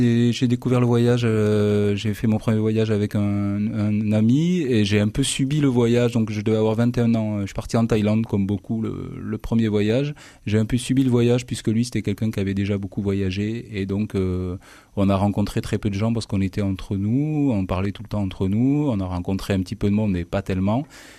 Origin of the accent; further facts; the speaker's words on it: Pau, Nouvelle-Aquitaine, France; Oui, alors je suis de Pau. Qui n'est pas très loin. Enfin voilà, je suis de Pau, je suis collaborateur d'architecte de métier.